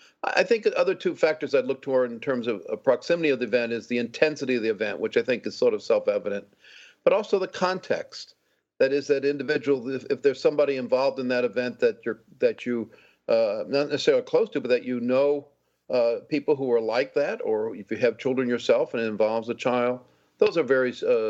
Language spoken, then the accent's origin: English; New Orleans, Louisiana, United States; I'm from New Orleans and the Gulf Coast, and something that really does get my attention.